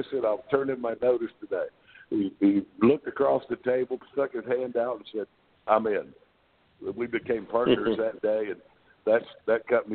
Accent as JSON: {"language": "English", "region": "Oklahoma", "country": "United States", "tie": "born or raised there", "also_born_or_lived": "Florida", "moved": "yes", "said": "So I was born and raised in Oklahoma."}